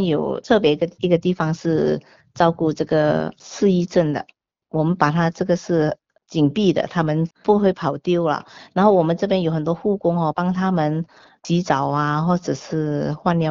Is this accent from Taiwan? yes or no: no; China